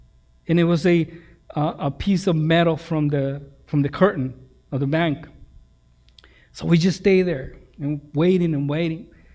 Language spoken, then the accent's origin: English; El Salvador; English is a second language; moved away; As I told you before, I am from El Salvador. And in El Salvador, there was a civil war in the 80s. And I was 14 years old